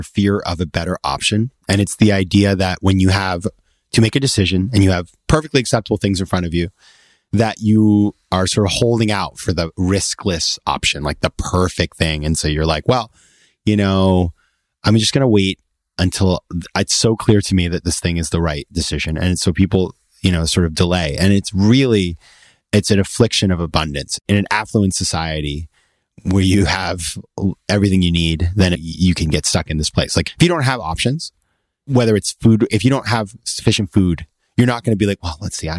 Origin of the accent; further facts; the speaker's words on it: Maine, United States; if you were living 100 years ago in my hometown in Maine, but you didn't really know what was going on outside of there.